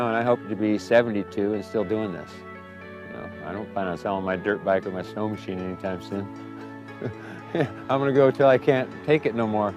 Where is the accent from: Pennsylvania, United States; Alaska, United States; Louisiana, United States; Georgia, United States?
Alaska, United States; Kodiak; Growing up in Kodiak, the parents say, go outside and play.